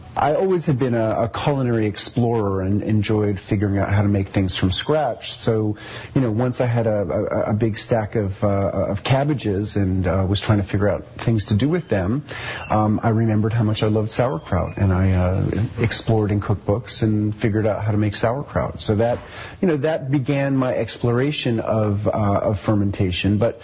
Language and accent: English; New York City, New York, United States; I grew up in New York City, in Manhattan, on the 14th floor of an apartment building on the Upper West Side.